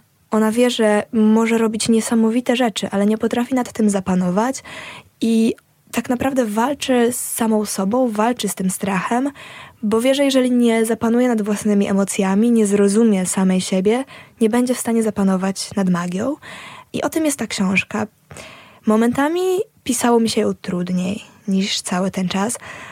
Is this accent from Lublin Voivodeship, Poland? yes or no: yes; Lublin, Lublin Voivodeship, Poland; moved away; Lublin, czyli właśnie miasto, z którego pochodzę i z którego niedawno wyjechałam